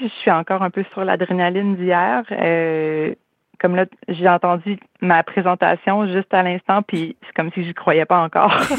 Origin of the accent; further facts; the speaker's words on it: Carleton-sur-Mer, Quebec, Canada; habité une vingtaine d'années à Québec, je suis revenue en Gaspésie ça va faire 5 ans l'automne. Puis en revenant en Gaspésie, parce que je suis originaire de la Gaspésie.